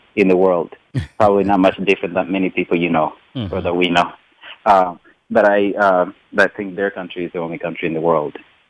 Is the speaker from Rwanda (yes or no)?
yes; Kigali, Rwanda; I grew up in Kigali, which is in the center of Rwanda, and that's the capital of the country.